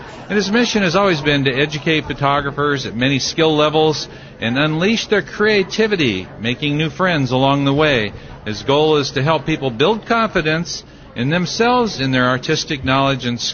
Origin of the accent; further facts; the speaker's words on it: Seattle, Washington, United States; because Seattle is my hometown, believe it or not. I used to live up here.